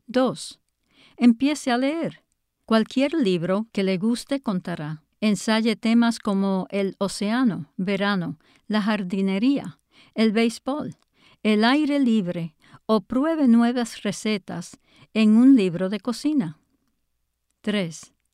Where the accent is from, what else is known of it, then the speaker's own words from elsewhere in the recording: Florida, United States; also born or lived in Texas; Soy nativo de Florida, pero acabo de regresar a Florida el verano pasado después de estar en Texas durante 20 años. Estoy encantada de estar en casa.